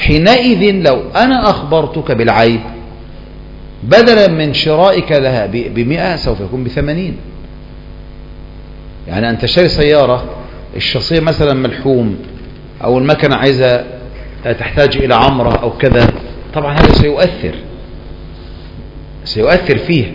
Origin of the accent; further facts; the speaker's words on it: Egypt; ما احنا مصريين